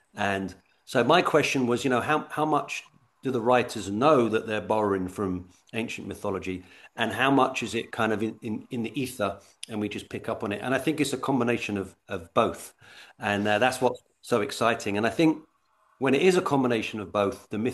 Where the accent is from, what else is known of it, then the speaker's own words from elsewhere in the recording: England, United Kingdom; now in United States; And I'm an American now, but I'm originally from England.